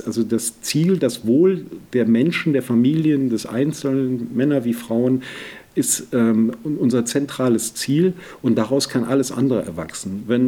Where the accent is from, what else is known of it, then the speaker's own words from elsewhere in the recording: Cologne, North Rhine-Westphalia, Germany; born there; now in Bergisch Gladbach, Germany; Ich bin geboren in Köln, auch während des Studiums habe ich in der Kölner Südstadt gelebt und dann bin ich meiner Frau nach Bergisch Gladbach gefolgt